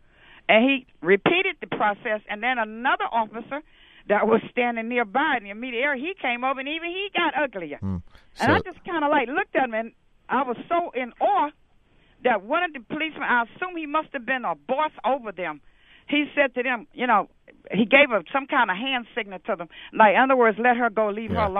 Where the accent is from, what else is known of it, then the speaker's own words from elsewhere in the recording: the South, United States; because I'm originally from the South, and they train us a little different than up here.